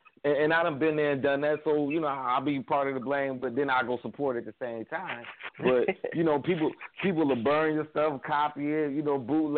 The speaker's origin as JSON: {"language": "English", "town": "Cleveland", "region": "Ohio", "country": "United States", "lives_now": "Atlanta, United States", "said": "Like, I'm originally from Cleveland, right? But I stay in Atlanta now."}